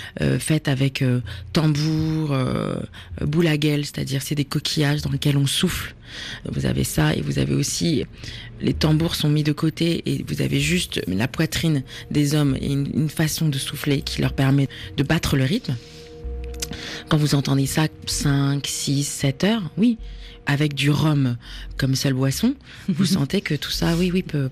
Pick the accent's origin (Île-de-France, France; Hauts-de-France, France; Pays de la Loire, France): Île-de-France, France; Paris; Mais moi, il fallait bien que, en tant que parisienne urbaine, je trouve quelque chose qui corresponde beaucoup plus à la violence que je percevais de ce bitume